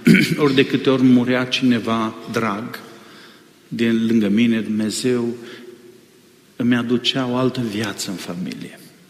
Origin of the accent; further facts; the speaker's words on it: Timișoara, Timiș County, Romania; Vin din Timișoara, sunt profesor de teologie și pastor. Am 6 copii, 5 mai sunt în viață și am 7 nepoți